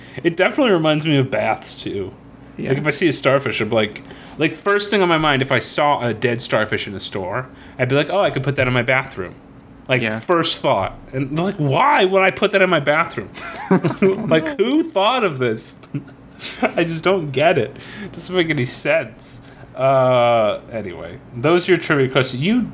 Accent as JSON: {"language": "English", "region": "Florida", "country": "United States", "tie": "born or raised there", "said": "Just a reminder for our listeners, I grew up in Florida, so I've seen my fair share of sand dollars."}